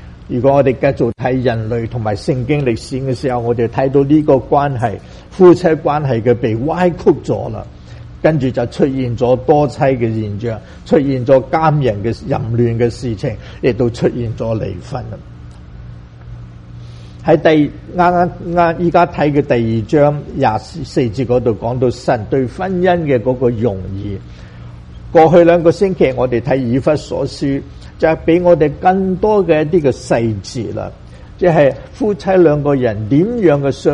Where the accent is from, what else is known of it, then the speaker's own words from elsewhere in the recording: China; 当然我哋会问啦，话我哋中国人又有呢啲嘅睇法